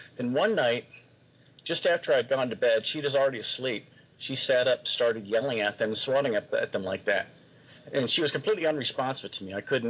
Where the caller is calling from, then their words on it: Washington, District of Columbia, United States; Hey, Art. I'm calling from Washington, D.C.